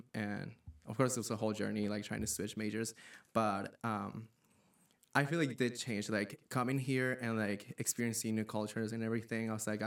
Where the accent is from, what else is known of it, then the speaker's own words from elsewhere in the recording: Santa Cruz de la Sierra, Santa Cruz, Bolivia; moved away as an adult; now in United States; and I am from Santa Cruz, Bolivia. I was born and raised there, and I attended an American accredited high school there